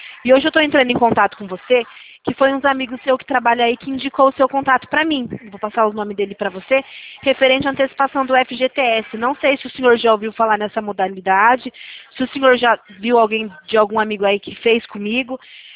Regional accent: São Paulo, Brazil; Eu sou daqui de São Paulo.

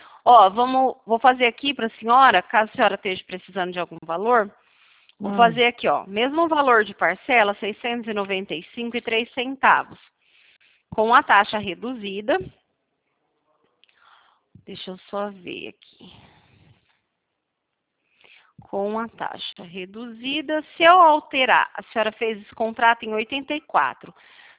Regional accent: Presidente Prudente, São Paulo, Brazil; Eu sou daqui de Presidente Prudente.

